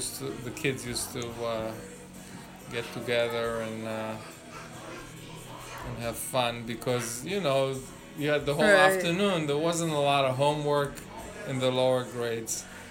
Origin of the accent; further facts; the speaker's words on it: Israel; I grew up in Israel